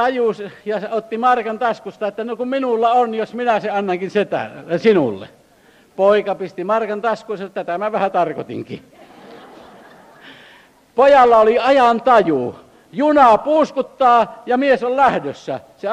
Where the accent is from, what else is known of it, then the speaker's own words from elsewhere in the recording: Keuruu, Central Finland, Finland; now in Södertälje, Sweden; Muistan, kun lapsena Keuruulla Vapaakirkossa pidettiin paljon romaanijuhlia